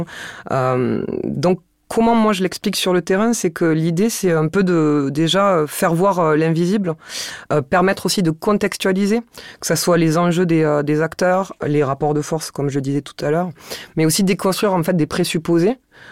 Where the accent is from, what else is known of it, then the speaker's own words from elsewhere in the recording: Toulouse, Occitanie, France; accent: Toulouse; donc à Toulouse, ça s'entend avec mon accent